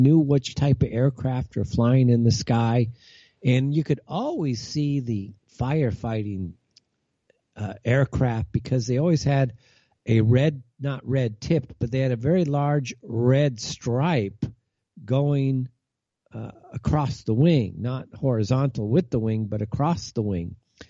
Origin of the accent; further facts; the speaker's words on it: California, United States; You know, growing up in California, of course, we have these forest fires.